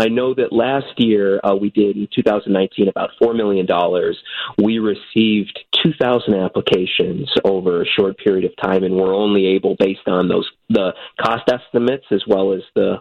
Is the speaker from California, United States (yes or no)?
no; Arizona, United States; now in Chicago, United States; I was born and raised in Arizona, came out to Northwestern to study jazz as well as political science, met my then girlfriend who's from the Chicago area, and she insisted that we stay, and I was happy to oblige.